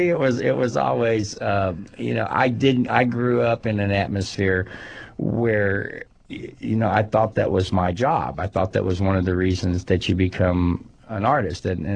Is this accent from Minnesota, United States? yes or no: no; San Antonio, Texas, United States; because I'm from San Antonio.